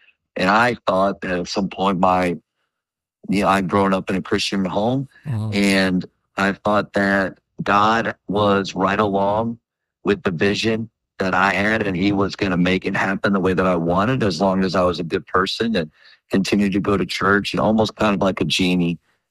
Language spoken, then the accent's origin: English; Berwick, Pennsylvania, United States; I grew up in Pennsylvania and in a small town called Berwick, PA, about 2 hours north of Philly.